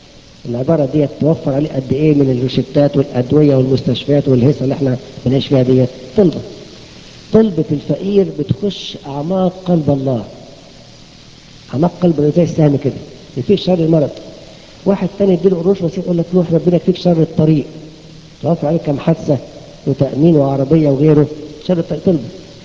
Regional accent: Egypt; انا فاكر عندنا في مصر زمان كان انسان غني جدا ما دفعش عشور.

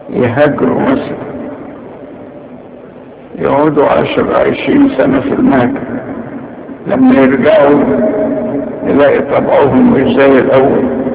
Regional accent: Egypt; هنجيبوا عندنا في مصر دول عايزين يدخلوا لنا الحاجات دي

